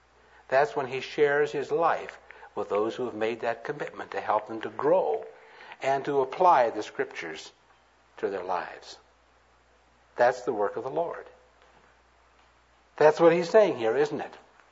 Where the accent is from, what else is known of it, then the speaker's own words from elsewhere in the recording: Modesto, California, United States; also born or lived in Iowa; I like to tell about a surgeon friend of mine in my hometown, Modesto, California, where we moved to from that little town in Iowa.